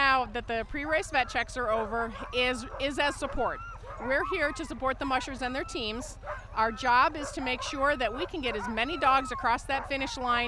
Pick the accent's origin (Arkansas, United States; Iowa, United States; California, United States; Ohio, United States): Ohio, United States; Cleveland; I'm actually from Cleveland, Ohio.